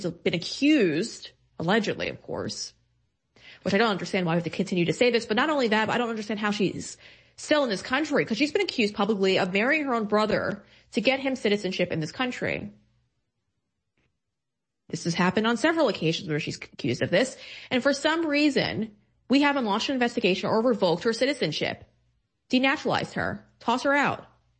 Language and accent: English; New York, United States; I'm from New York. My dad's obviously Italian